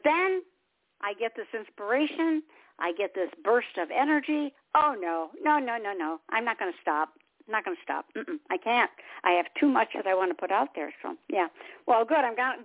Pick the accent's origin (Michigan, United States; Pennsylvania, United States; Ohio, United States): Michigan, United States; Detroit; You know, I'm from Michigan, from Motown, Detroit.